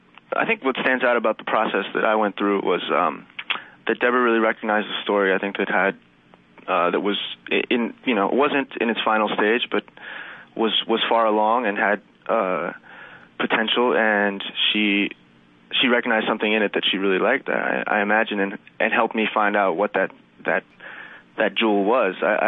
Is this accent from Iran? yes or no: no; Birmingham, Alabama, United States; That's right. I grew up in Alabama from age like 3 till 17, 18.